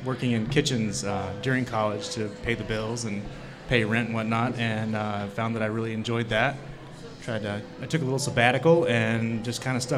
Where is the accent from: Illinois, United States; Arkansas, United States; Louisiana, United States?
Arkansas, United States; I was actually born and raised in Arkansas, just south of Little Rock.